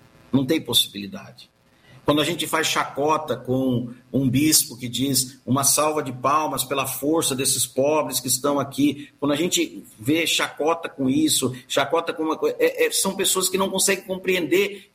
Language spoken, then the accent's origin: Portuguese; São Paulo, Brazil; Sou paulista.